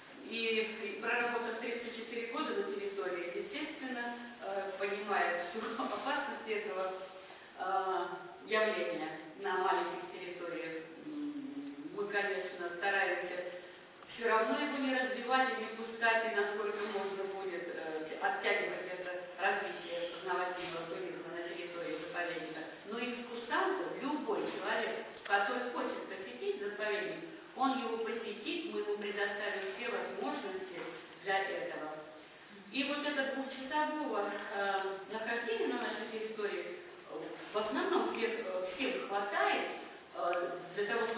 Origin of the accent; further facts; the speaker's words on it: Moscow Oblast, Russia; Мы боялись сказать, что мы из Подмосковья.